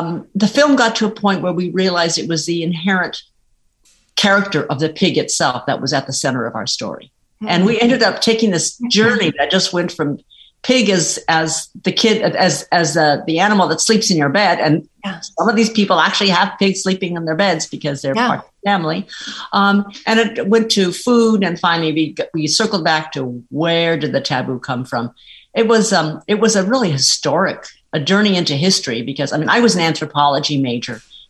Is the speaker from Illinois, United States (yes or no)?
no; San Diego, California, United States; I grew up in San Diego.